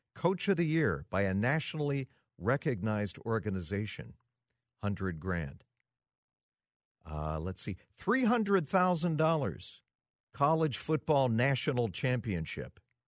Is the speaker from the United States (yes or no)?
yes; Pennsylvania, United States; born there; now in Minnesota, United States; I was not born here. I was born in Pennsylvania, went to Penn State.